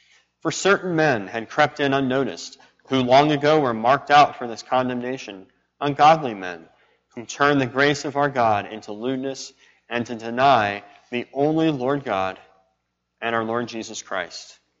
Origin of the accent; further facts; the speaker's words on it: Egypt; growing up in Egypt, soccer was the sport. They call it football over there.